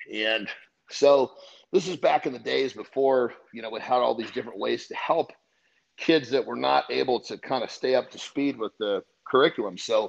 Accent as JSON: {"language": "English", "region": "Oregon", "country": "United States", "tie": "born or raised there", "said": "I actually was in Oregon."}